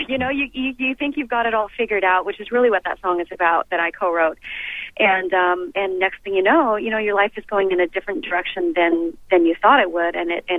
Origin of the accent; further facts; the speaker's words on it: Montreal, Quebec, Canada; I'm from Montreal, and I did a lot of, you know, French television shows as a kid, you know, with my brothers.